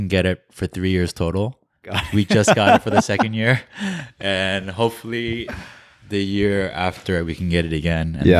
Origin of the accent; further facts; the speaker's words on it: New Jersey, United States; we're from New Jersey. I went to college in New York and we left to Korea.